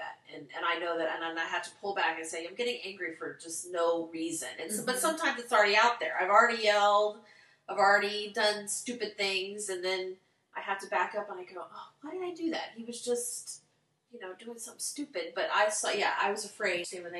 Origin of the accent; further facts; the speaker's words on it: Fort Myers, Florida, United States; See, I grew up in Fort Myers, so we tipped cows.